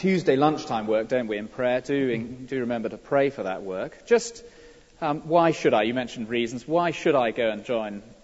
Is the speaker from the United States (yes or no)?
no; Philippines; I'm Filipina.